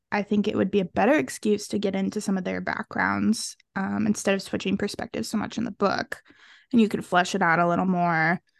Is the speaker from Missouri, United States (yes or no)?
yes; Missouri, United States; I'm from Missouri. I like fields.